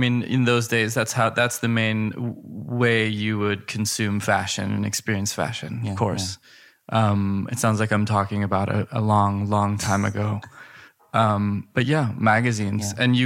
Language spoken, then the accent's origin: English; San Francisco, California, United States; also born or lived in Sweden / London, United Kingdom; I was born in just outside of San Francisco, California. Yeah. Swedish parents, both of them Swedish. Then we moved back to Sweden, then to London, and then back to the San Francisco Bay Area.